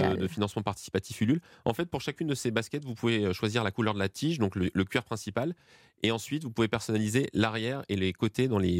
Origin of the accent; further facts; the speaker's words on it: Salon-de-Provence, Provence-Alpes-Côte d'Azur, France; On est plutôt implanté dans le sud-est de la France, puisque moi, je suis originaire de Salon de Provence.